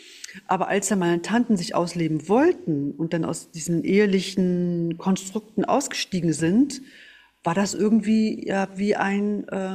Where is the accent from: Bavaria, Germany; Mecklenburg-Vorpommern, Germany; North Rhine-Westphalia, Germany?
Mecklenburg-Vorpommern, Germany; Ich komme von Rügen, ne? Ich bin auf Rügen aufgewachsen, im Norden Deutschlands und in einem Matriarchat, denn meine Mutter plus 5 Tanten und meine Oma.